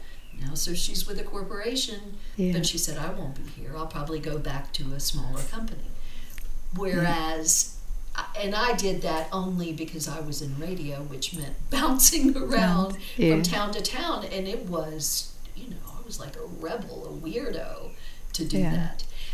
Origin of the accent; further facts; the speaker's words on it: United States; now in South Africa; I'm from America, and both of my children live there, but they've both come to visit in South Africa.